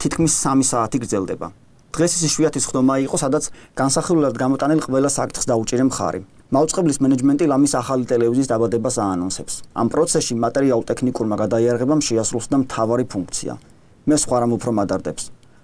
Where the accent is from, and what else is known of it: Keda, Adjara, Georgia; born or raised there